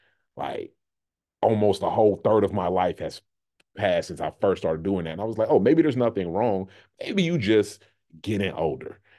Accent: Virginia, United States; I went up there because I'm originally from Virginia, so it's a cool opportunity for my kids to see like my family and everything while we're up there. I'm not from Virginia Beach, but we go up there.

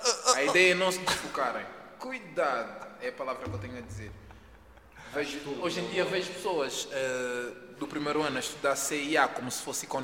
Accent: Amadora, Lisbon, Portugal; Eu sou da Rebeleira, Amadora.

